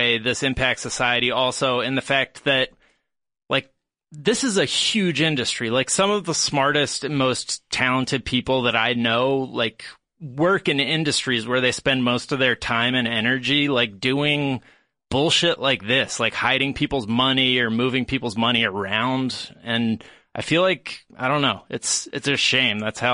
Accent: United States; why it should matter to, you know, us as American citizens

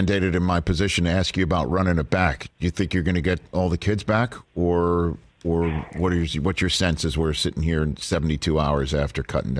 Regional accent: Staten Island, New York, United States; Well, I'm from Staten Island.

